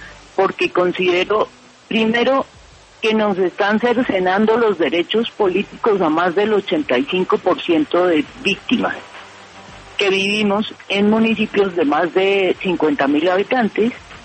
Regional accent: Pitalito, Huila, Colombia; Yo soy de Pitalito, Huila, con nexos con el Caquetá también.

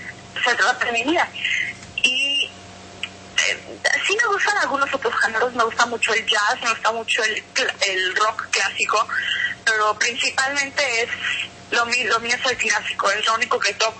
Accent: Mexico; como yo soy de México originalmente

